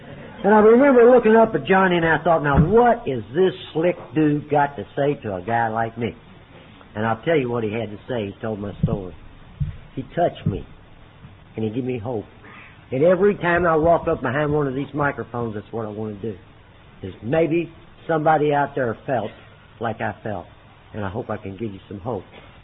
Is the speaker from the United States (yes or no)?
yes; Louisville, Kentucky, United States; I'm from Louisville, Kentucky